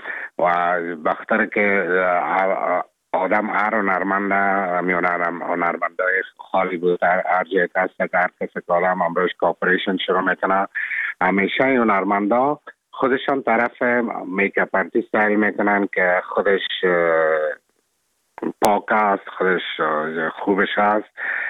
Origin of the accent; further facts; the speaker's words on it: Afghanistan; now in Czech Republic; ما افغان هستم.